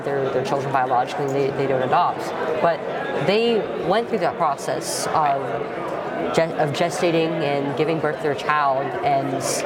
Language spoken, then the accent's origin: English; California, United States; states like my home state of California are allowed to go further into the opposite direction